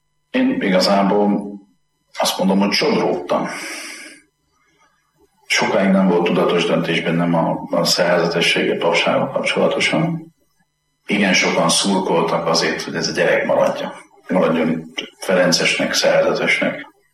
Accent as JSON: {"language": "Hungarian", "town": "Zalaudvarnok", "region": "Zala", "country": "Hungary", "tie": "born or raised there", "also_born_or_lived": "Zalaszentgrót", "said": "Én rendes paraszti származású ember vagyok. Szülővárosom Zalaszengród, mert csak ott volt szülőotthon. De én Zalaudvarnakon nőttem föl, és azt a helyet tartom szülőfalunknak."}